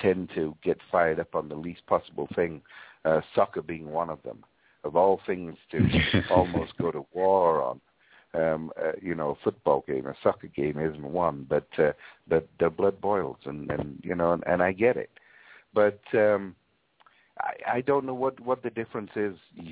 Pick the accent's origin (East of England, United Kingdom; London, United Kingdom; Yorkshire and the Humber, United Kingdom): Yorkshire and the Humber, United Kingdom; Wakefield is about, 17, 20 miles from my hometown in England.